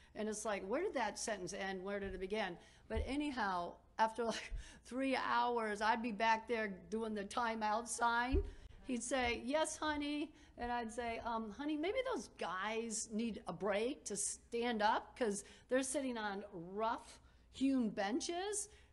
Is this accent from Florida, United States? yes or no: yes; Delray Beach, Florida, United States; I'm from Delray Beach. So we had a little bit of Milwaukee, a little bit of Delray.